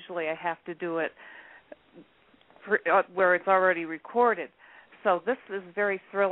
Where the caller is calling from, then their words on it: New York, United States; I'm calling from the Adirondack Mountains in New York.